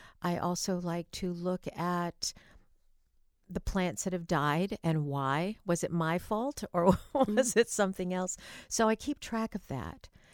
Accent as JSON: {"language": "English", "region": "Ohio", "country": "United States", "tie": "born or raised there", "said": "And I grew up in Lake County, up by the lake in Ohio."}